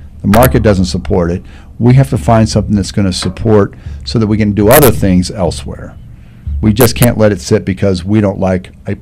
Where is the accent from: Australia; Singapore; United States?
United States; Argentine, Kansas; I grew up in Argentine, Turner in Argentine